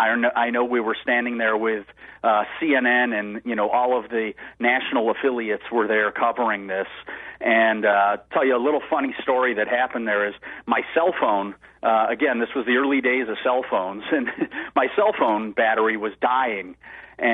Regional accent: Illinois, United States; brought me to Bloomington with her, back to my home state. So came home

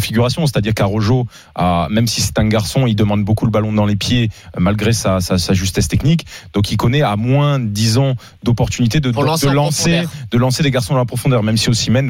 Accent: Lille, Hauts-de-France, France; Moi, je suis un Lillois.

